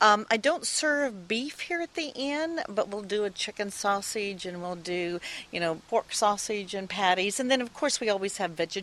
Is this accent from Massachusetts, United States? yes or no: no; Pocahontas, Arkansas, United States; born there; also born or lived in Dallas; I actually was born in Pocahontas, Arkansas